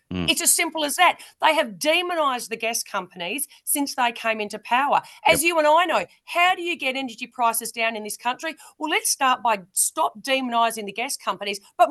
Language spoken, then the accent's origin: English; Australia; in particular to the mining and resources industry in Australia, in my home state